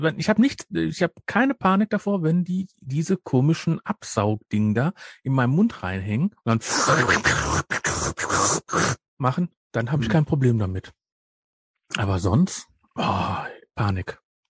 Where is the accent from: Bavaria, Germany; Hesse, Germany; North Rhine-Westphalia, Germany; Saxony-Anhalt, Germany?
North Rhine-Westphalia, Germany; Bei uns im Ruhrgebiet